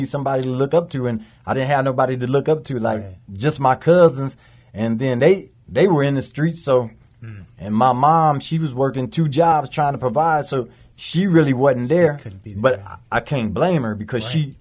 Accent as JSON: {"language": "English", "town": "Niles", "region": "Michigan", "country": "United States", "tie": "born or raised there", "said": "I'm from Niles, Michigan, born and raised there. I'm 44 years old, married with 5 children"}